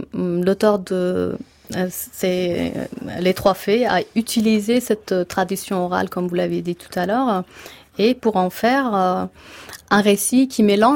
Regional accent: Kabul, Afghanistan; moi je suis originaire de Kaboul, donc quand j'y vais, je vais à Kaboul.

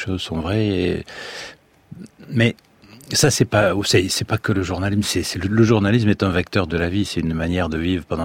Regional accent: Nouvelle-Aquitaine, France; moi qui ai toujours connu le Pays Basque

